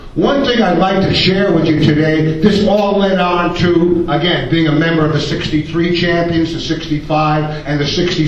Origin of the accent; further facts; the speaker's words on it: Brooklyn, New York, United States; I was a Brooklyn boy, born and raised there, and I was a Brooklyn Dodger fan.